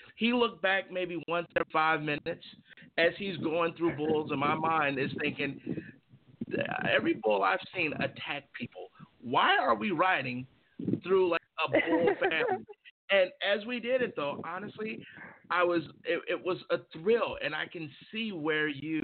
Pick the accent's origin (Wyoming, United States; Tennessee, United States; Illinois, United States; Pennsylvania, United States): Illinois, United States; Chicago; now in Arizona, United States; we're all from Chicago, and one of our guys is from Detroit